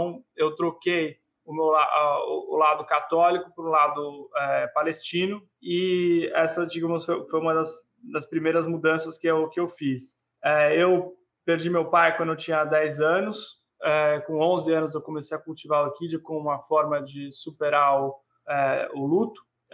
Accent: São Paulo, Brazil; E troquei São Paulo, que é minha cidade natal, que eu amo de paixão, por Nova York, porque eu achei que era mais plausível um menino de origem metade israelense, metade palestina

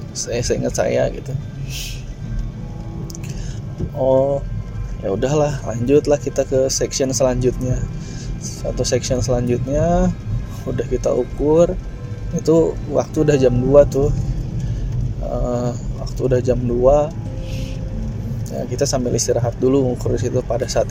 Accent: Banten, Indonesia; Saya dari Banten

